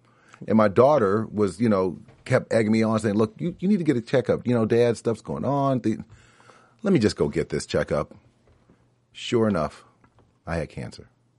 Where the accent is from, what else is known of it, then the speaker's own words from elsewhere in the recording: Cincinnati, Ohio, United States; And from Cincinnati, my hometown, I've gotten there twice, which is good.